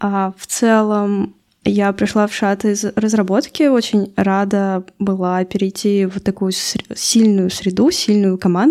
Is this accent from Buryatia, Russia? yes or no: no; Moscow, Russia; Вот я, например, из Москвы